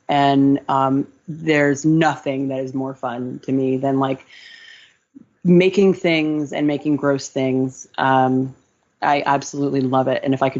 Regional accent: Connecticut, United States; I am. I'm from Connecticut.

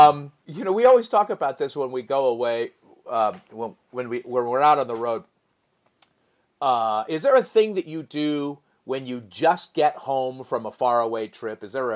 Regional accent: Piedmont, California, United States; also born or lived in San Francisco; It's funny, Piedmont, where I grew up, is my hometown, although I was born in San Francisco. I'm a fifth-generation San Franciscan.

